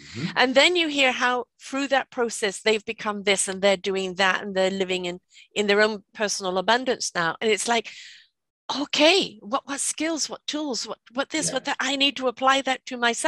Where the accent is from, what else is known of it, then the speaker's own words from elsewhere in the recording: United Kingdom; I'm British